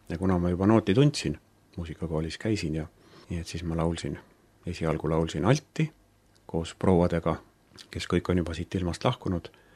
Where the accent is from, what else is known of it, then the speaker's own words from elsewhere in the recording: Haapsalu, Lääne County, Estonia; Siin ma olen sündinud ja olen elanud ja õpinguperiood välja arvata Tallinnas, siis olin ka siin.